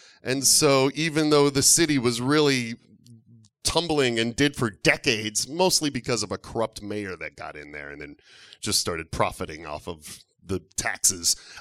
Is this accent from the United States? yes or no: yes; Detroit, Michigan, United States; I loved growing up in Detroit. It's a city that really, I mean... I grew up in the 70s there